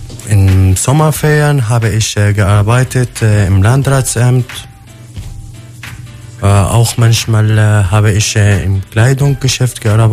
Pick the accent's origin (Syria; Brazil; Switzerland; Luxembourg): Syria; German is a second language; moved away as an adult; now in Germany; Ich komme aus Syrien.